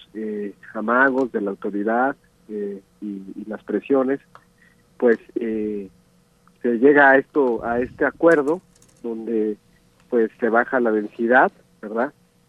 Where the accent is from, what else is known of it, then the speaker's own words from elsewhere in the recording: Guadalajara, Jalisco, Mexico; si nosotros como tapatíos estuviéramos todavía más conscientes de lo que importa